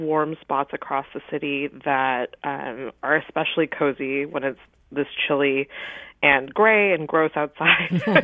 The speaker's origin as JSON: {"language": "English", "town": "Los Angeles", "region": "California", "country": "United States", "moved": "as an adult", "lives_now": "Seattle, United States", "said": "So I moved to Seattle for college to go to the University of Washington, actually."}